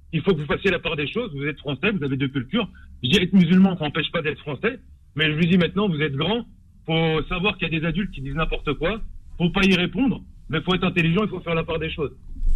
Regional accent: France; moi je suis français, d'origine marocaine.

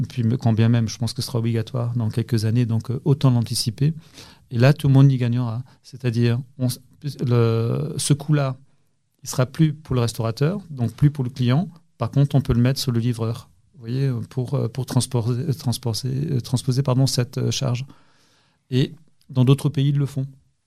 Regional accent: Grand Est, France; Alors, moi, je suis un Alsacien pur souche

